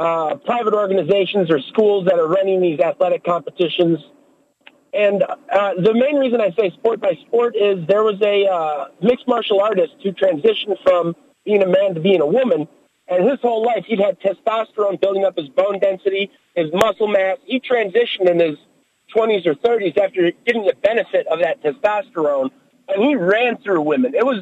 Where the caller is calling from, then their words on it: Lafayette, Louisiana, United States; Hey, Mr. Jim. I'm just calling from Lafayette here.